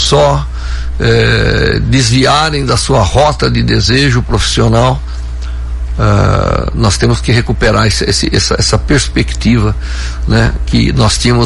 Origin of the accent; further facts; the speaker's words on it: São Carlos, São Paulo, Brazil; vieram com os avós da Itália, então sou descendente dos italianos. E cresci aqui em São Carlos